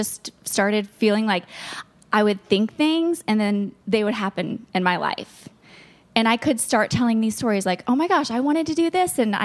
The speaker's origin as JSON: {"language": "English", "region": "Florida", "country": "United States", "said": "I'm from Florida, so..."}